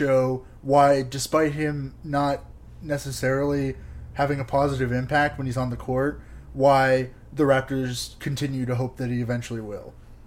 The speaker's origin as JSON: {"language": "English", "town": "Dallas", "region": "Texas", "country": "United States", "said": "I mean, I'm from Dallas, right?"}